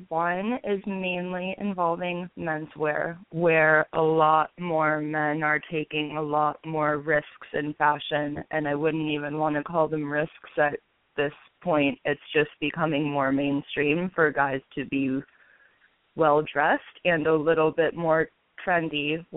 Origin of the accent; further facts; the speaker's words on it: California, United States; I'm from Northern California